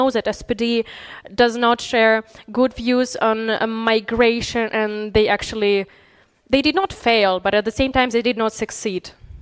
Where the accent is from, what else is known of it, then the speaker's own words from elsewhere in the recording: Berlin, Germany; I'm from Berlin, and in Berlin we have lots of NGOs.